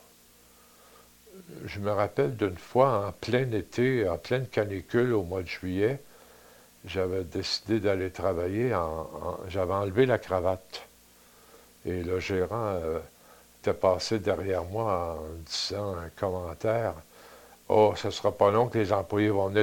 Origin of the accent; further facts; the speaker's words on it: Quebec City, Quebec, Canada; je suis revenu chez moi à Québec.